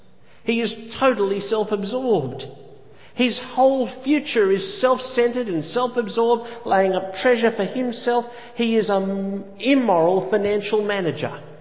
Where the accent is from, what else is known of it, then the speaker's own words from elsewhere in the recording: Australia; Just by the fact that we're born in Australia. Just by the fact that we're growing up in Australia.